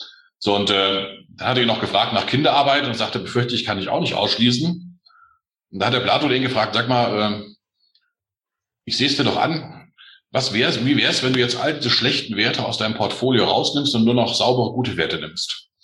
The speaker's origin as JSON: {"language": "German", "region": "Hesse", "country": "Germany", "said": "ich bin eigentlich Hesse, ich bin Nordost-Hesse, kann man sagen. Ich bin jetzt Anfang 50"}